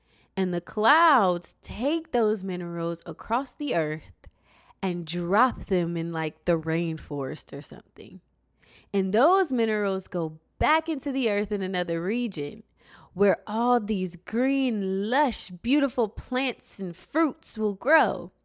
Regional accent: Columbus, Ohio, United States; I was born and raised in Columbus, Ohio.

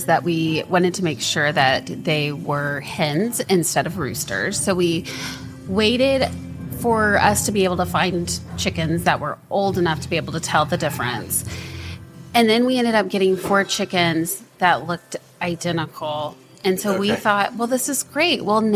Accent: Texas, United States; also born or lived in California; So I grew up in West Texas and ended up going to grad school in California

